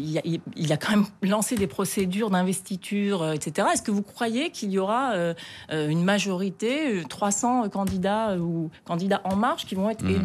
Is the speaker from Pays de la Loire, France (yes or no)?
no; Grand Est, France; si je regarde chez moi en Moselle, par exemple, ce qui se passe